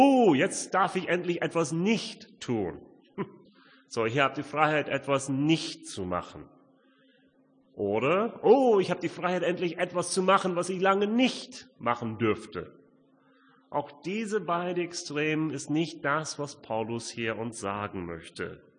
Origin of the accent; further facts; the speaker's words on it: United States; German is a second language; Ich als Amerikaner denke als erstes, Unabhängigkeit.